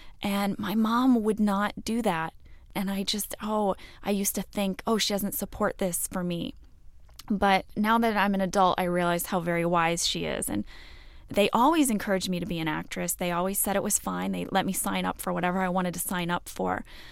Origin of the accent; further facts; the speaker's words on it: St. Louis, Missouri, United States; now in Los Angeles, United States; I grew up in St. Louis, Missouri.